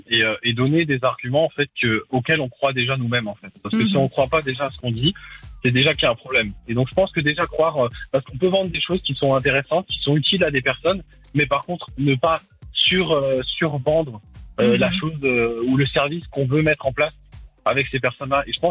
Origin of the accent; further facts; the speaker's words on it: Thonon-les-Bains, Auvergne-Rhône-Alpes, France; parce que je suis de Thonon-les-Bains.